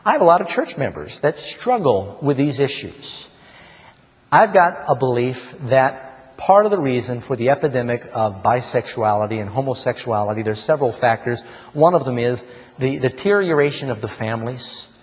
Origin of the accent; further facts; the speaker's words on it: Manhattan, New York, United States; also born or lived in Burbank; I was born in Burbank, but I ended up growing up in Manhattan. But I was in first, second grade in California.